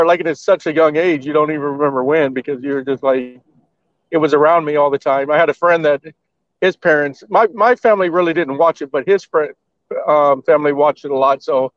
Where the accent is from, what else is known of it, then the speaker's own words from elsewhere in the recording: Houston, Texas, United States; also born or lived in Chicago; Well, I grew up in I was born in Chicago, but I grew up in Houston, Texas. And I used to watch Houston wrestling with Paul Bosch Promotions and stuff like that.